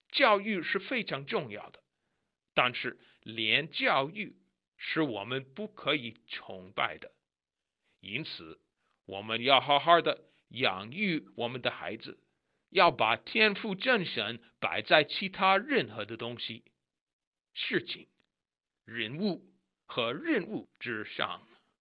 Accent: United States; Chinese is a second language; 对我一个美国人来说，中国字很好玩

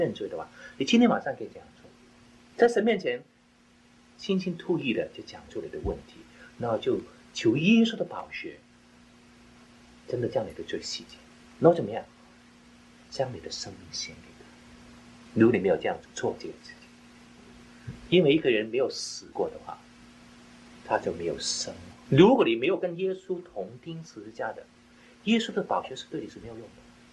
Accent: China; 这是我们中国人的蒙恩的时代。

